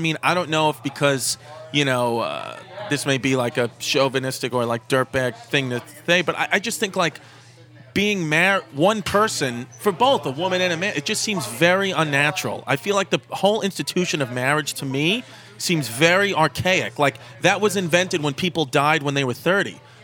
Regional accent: New York, United States; But like my dad lived on Staten Island and I grew up in Queens, Brooklyn.

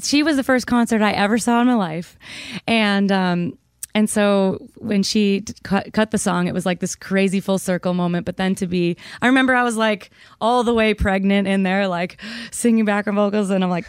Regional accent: Minnesota, United States; and I'm from Minnesota, so it's my home stadium.

